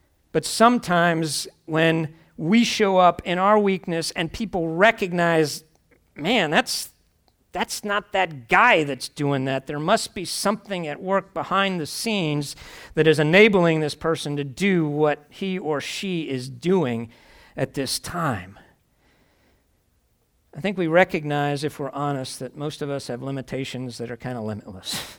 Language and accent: English; the North, United States; Because I'm a Yankee and I'm from the North and I can talk really, really fast.